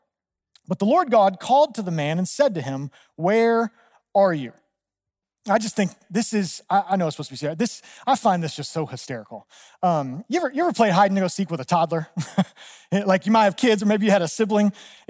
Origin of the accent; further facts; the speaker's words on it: Georgia, United States; Now, for me, I grew up in North Georgia.